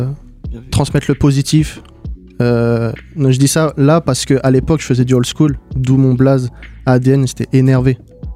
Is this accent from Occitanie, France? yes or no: yes; Toulouse, Occitanie, France; also born or lived in Nancy; Je suis né à Nancy, mais j'ai grandi à Toulouse.